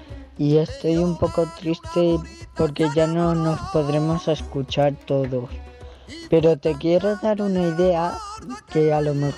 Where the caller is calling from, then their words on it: Reus, Catalonia, Spain